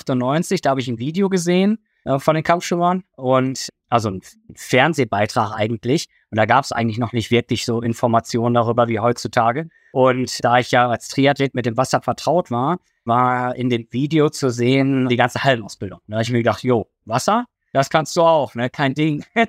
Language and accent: German; Eckernförde, Schleswig-Holstein, Germany; also born or lived in Ruhrgebiet; Ich werde dieses Jahr 45 Jahre alt, komme aus Eckernförde, gebürtig aus dem Ruhrgebiet